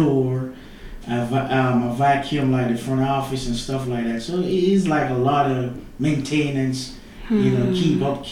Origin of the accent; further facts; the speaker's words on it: Jamaica; now in United States; I'm from Jamaica, so I always been on the move. I did a little construction there.